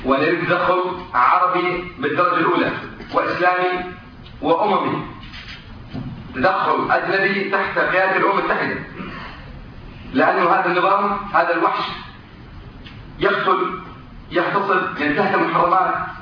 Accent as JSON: {"language": "Arabic", "region": "Quneitra Governorate", "country": "Syria", "said": "وانا ابن الجولان"}